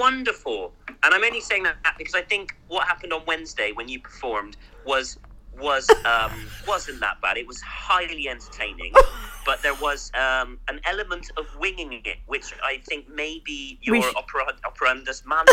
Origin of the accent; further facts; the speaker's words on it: Bristol, South West England, United Kingdom; and I am from Bristol